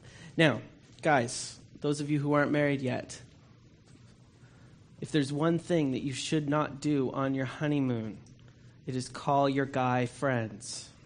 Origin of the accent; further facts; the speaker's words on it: Ottawa, Ontario, Canada; I'm from Ottawa